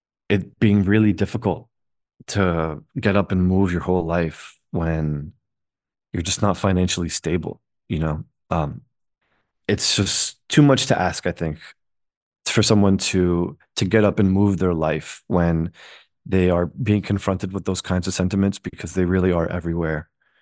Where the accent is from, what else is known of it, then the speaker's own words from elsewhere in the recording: United States; I'm Muslim American too